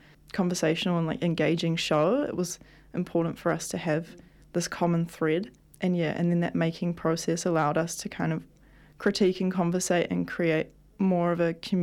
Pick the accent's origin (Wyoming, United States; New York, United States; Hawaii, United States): Hawaii, United States; Waihee; I'm really interested in leaning into local tourism of my hometown Waihee